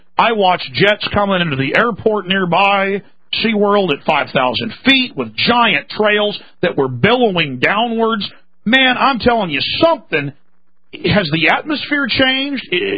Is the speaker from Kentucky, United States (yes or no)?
no; Dallas, Texas, United States; I grew up in Dallas with a major international airport with jets flying over all day long